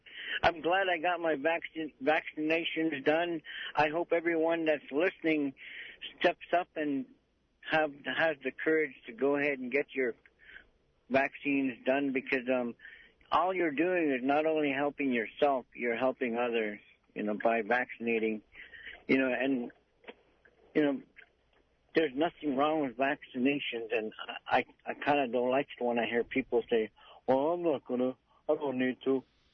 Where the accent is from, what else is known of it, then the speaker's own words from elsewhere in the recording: Bethel, Alaska, United States; because there's no justice in Bethel. I'm pretty sad to say that, but it's true. My hometown, and there's no justice, not even for your common folk.